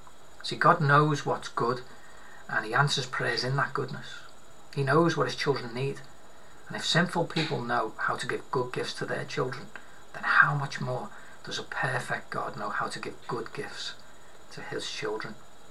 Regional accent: Liverpool, North West England, United Kingdom; When I was a kid growing up in Anfield, this would have been about 1993

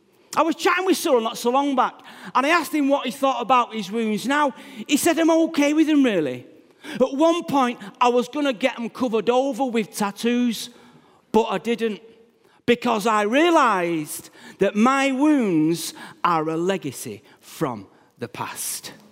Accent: Manchester, North West England, United Kingdom; born there; my dad was born in Yorkshire. I was born in Manchester.

